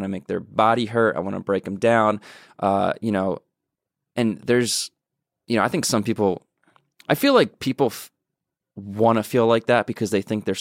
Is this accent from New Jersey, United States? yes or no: yes; Hamilton, New Jersey, United States; Very small town called Hamilton, New Jersey. It's the blueberry capital of the world.